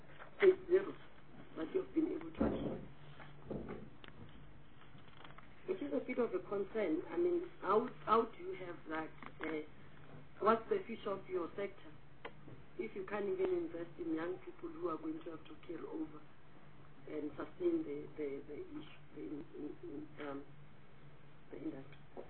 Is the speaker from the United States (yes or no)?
no; South Africa; We know the challenges of China brought to us as South African producers